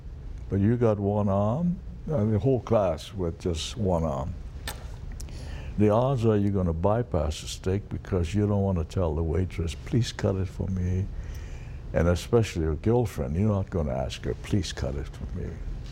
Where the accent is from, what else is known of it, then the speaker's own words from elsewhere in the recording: Honolulu, Hawaii, United States; I'm from Hawaii, Waikiki, I know how to swim.